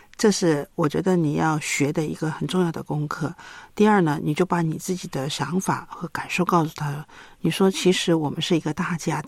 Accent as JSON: {"language": "Chinese", "country": "China", "said": "我觉得我们中国人吧，尤其是在农村长大的人都不善于表达"}